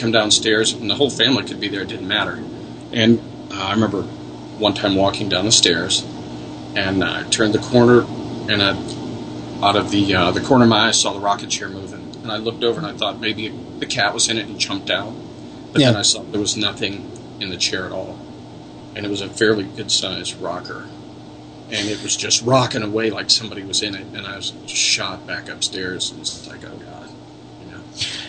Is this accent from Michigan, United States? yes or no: yes; Michigan, United States; Well, when I was growing up in Michigan, it was in my, my wonder years.